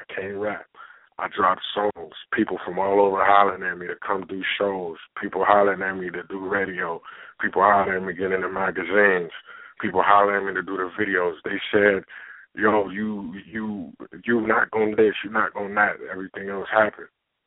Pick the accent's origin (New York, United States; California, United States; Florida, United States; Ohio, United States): California, United States; They think I'm from down south by the way I talk or the certain type of music I put out, but I'm from California.